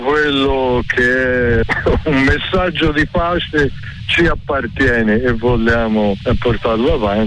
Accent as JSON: {"language": "Italian", "town": "Vicchio", "region": "Tuscany", "country": "Italy", "said": "noi siamo di Vicchio e Barbiana è una piccola frazione di Vicchio"}